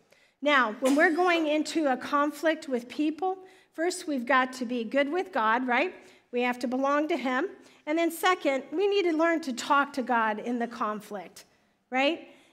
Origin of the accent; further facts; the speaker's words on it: United States; Man, I grew up. I'm American, right? I know who Jesus is.